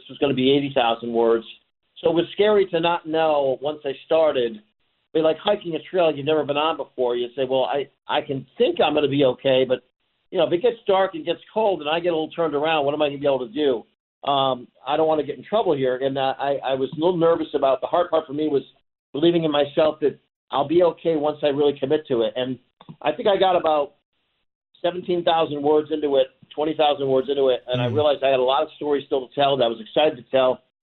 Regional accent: Troy, New York, United States; and I grew up in South Troy. We were a middle-class family

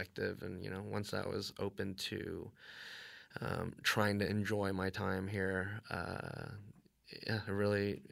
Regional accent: Houston, Texas, United States; I grew up in Houston. I was born and raised in Houston. I was used to, you know, living in a city that had all these things to do.

